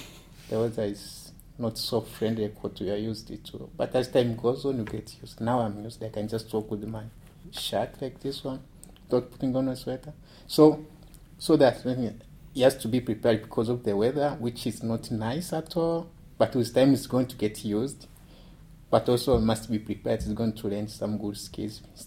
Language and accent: English; Tanzania; I'm from Tanzania.